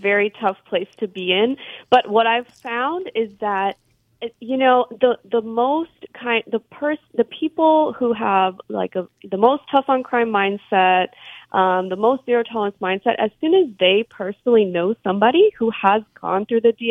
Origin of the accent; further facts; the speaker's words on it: Houston, Texas, United States; I grew up here in Houston.